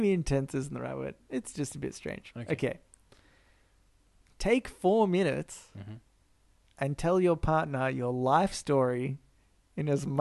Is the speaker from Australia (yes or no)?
yes; Ferntree Gully, Victoria, Australia; We grew up in Ferntree Gully. Mm-hmm. My parents still live there.